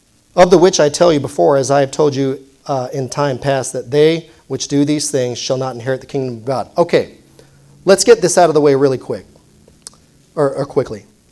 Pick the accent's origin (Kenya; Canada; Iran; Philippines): Philippines; now in United States; By the way, my citizenship is American. I'm Filipino, but my citizenship is American. I identify as American citizen.